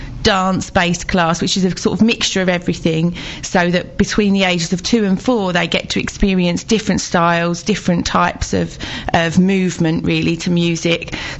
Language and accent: English; Romford, London, United Kingdom; I grew up in Romford. Yes, and then sort of left there at 18